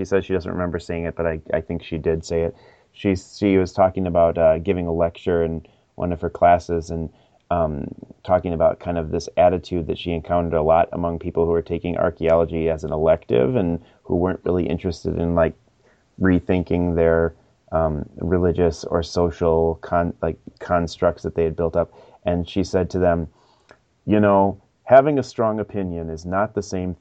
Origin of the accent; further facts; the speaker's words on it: Michigan, United States; Kalindi and I are friends, and we know we're both from Michigan, and unfortunately we don't get to see each other in Michigan very often